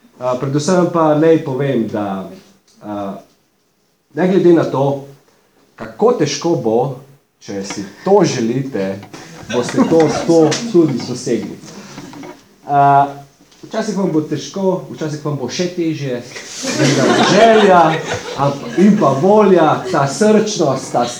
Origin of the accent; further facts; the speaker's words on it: Kranj, Upper Carniola, Slovenia; Prihajam iz Kranja.